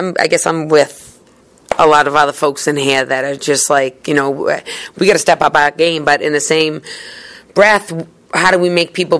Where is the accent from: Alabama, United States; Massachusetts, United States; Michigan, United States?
Massachusetts, United States; Boston; I was born and raised in High Park in Boston. Been here all my life.